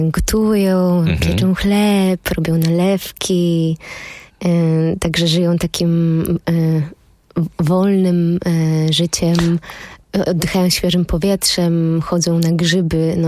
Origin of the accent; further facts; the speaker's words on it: Jabłonka, Warmian-Masurian Voivodeship, Poland; also born or lived in Mława; to jest moja rodzinna miejscowość. Tam w Mławie się urodziłam, mieszkałam przez kilka lat. Później przeprowadziliśmy się z rodzicami na wieś, na Mazury. No i to postrzegam jako takie moje rodzinne, prawdziwe miejsce, oazy.